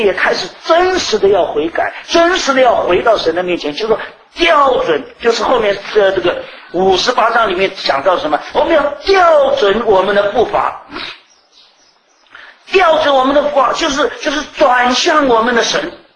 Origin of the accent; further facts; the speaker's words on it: China; 特别是我们中国人的属于我不知道世界上其他民族是不是这样。